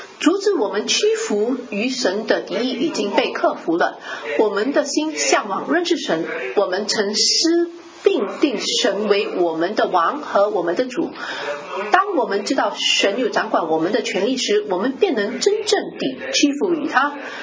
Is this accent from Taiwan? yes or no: no; Kuala Lumpur, Malaysia; 我小时候在吉隆坡就读一所公教小学